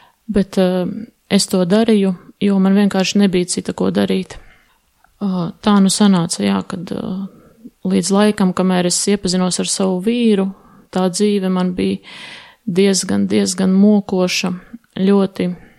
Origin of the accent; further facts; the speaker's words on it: Madona, Madona Municipality, Latvia; also born or lived in Sigulda, Latvia / Aizkraukle, Latvia; Es piedzimu Madonā, bet Madonā mēs nedzīvojām. Mēs dzīvojām ik pa laikam, tā kā kādu brīdiņu mēs dzīvojām Siguldas pusē, tad atkal Aizkrauklas pusē, un tad atpakaļ mūs atveda